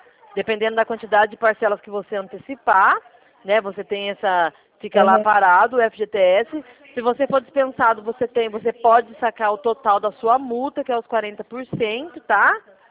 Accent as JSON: {"language": "Portuguese", "town": "Limeira", "region": "São Paulo", "country": "Brazil", "said": "não sou de São Paulo, não, sou daqui de Limeira."}